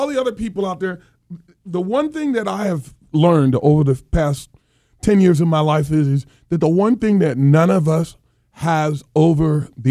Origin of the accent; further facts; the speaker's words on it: the South, United States; and I'm from the South.